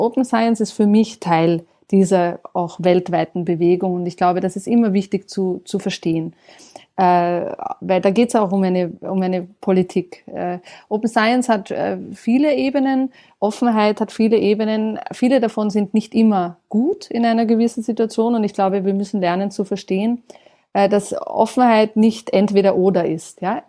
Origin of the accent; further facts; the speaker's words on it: Austria; In meinem Heimatland Österreich zum Beispiel passiert das noch viel zu wenig.